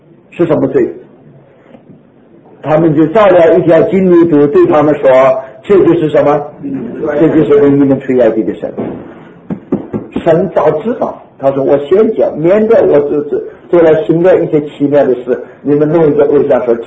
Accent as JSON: {"language": "Chinese", "country": "China", "said": "我说我们中国人说那个人呢醉死了都不认拿一壶酒钱"}